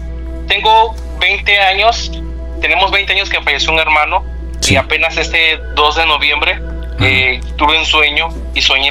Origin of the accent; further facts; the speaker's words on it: Chiapas, Mexico; now in Omaha, United States; estamos aquí en Omaha, Nebraska, Estados Unidos, y soy del estado de Chiapas